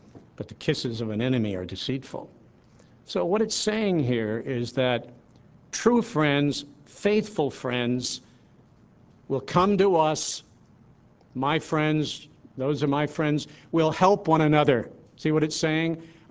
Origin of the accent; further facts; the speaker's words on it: Tennessee, United States; She's from Missouri, and I'm from Tennessee. And we both have pretty good mules in those states.